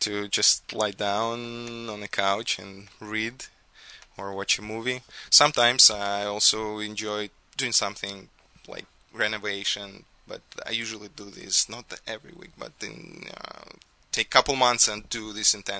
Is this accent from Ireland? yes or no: no; Russia; I came from Russia, and when I was growing up, that was kind of a hard time.